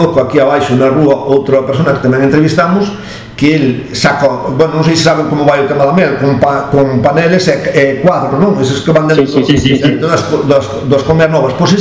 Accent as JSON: {"language": "Galician", "region": "Galicia", "country": "Spain", "said": "Decir, somos galegos siempre"}